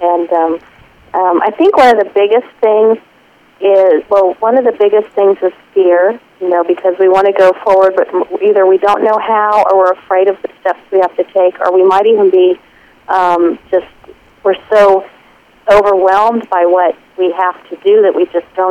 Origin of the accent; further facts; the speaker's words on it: Washington, District of Columbia, United States; here I am from Washington, D.C., where, you know, you would never see something like that.